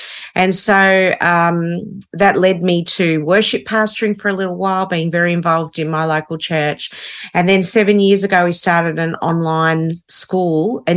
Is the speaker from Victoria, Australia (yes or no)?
yes; Melbourne, Victoria, Australia; So I'm from Melbourne, Australia, and very quickly, Italian heritage. So first generation Australian.